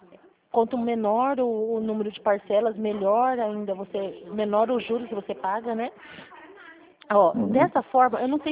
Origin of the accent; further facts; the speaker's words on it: São Paulo, Brazil; dizem que eu sou paulista, porque paulistana é, paulistana é quem mora em São Paulo, capital, né? Não é assim que falam? E eu sou paulista.